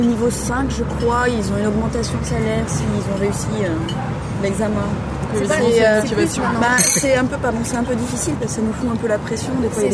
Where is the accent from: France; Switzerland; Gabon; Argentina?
France; now in Brussels, Belgium; Je suis française et je travaille à Bruxelles